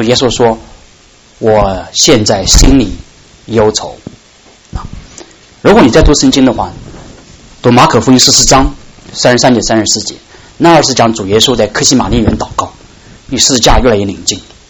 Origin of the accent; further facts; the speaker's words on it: China; 我们中国人说不大容易理解，我们都是中国来的